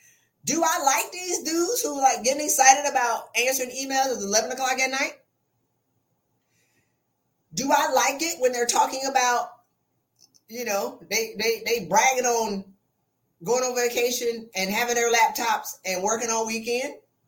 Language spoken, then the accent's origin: English; South Carolina, United States; I'm from South Carolina.